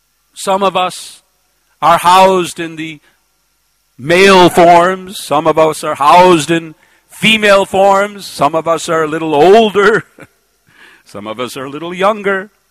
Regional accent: United States; So in Toronto, being an American, and there were some problems.

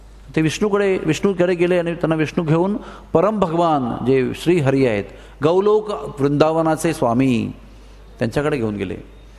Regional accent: Udupi, Karnataka, India; माझा उडपी माझं गाव आहे

